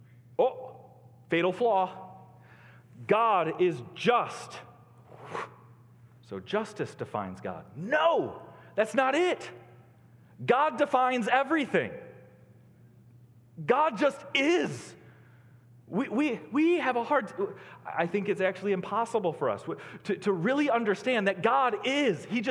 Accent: Cornville, Illinois, United States; now in Holland, United States; We live in Holland, Michigan, people. There is beauty. I grew up in Cornville, Illinois.

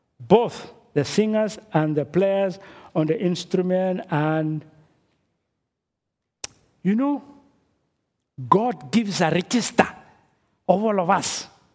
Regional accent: Kenya; since I come from Kenya

